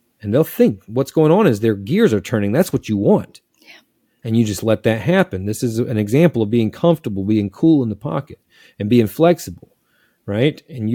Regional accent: North Carolina, United States; I'm from the South. Whenever I meet someone from the South, that's an easy one.

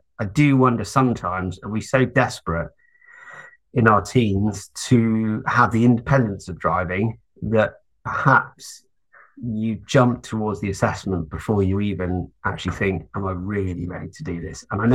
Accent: Stoke-on-Trent, West Midlands, United Kingdom; I grew up in Stoke-on-Trent

